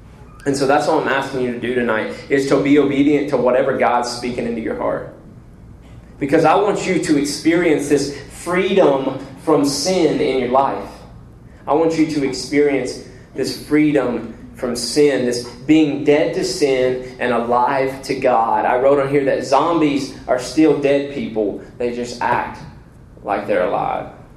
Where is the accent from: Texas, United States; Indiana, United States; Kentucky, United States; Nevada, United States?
Kentucky, United States; and I love this because I'm from Kentucky